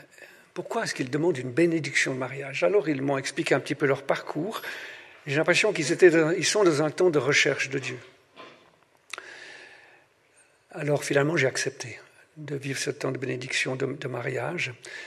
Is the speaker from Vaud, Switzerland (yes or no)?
yes; Vaud, Switzerland; je suis vaudois